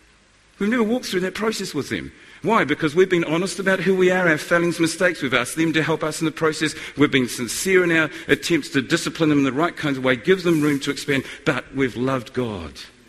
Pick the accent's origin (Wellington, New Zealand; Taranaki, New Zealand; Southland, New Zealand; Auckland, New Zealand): Auckland, New Zealand; We come from the North Shore of Auckland City, which is a fantastic place to live.